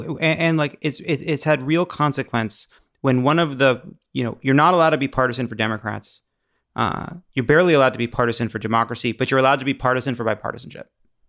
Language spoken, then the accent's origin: English; New York City, New York, United States; born there; now in Los Angeles, United States; I don't vote in New York. I vote in LA, but I'm a New Yorker by birth and mentality.